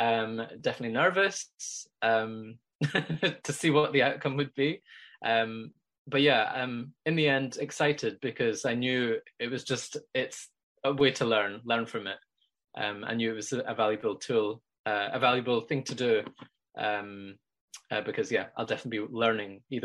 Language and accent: English; Scotland, United Kingdom; I'm from Scotland.